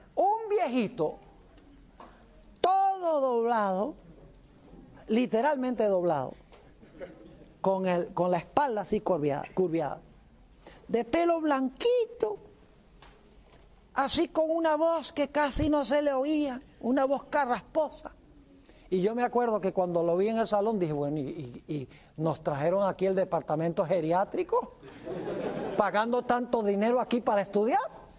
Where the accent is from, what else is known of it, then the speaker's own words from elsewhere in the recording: Venezuela; now in United States; En Venezuela jugaban era béisbol, y yo me crié fue en Venezuela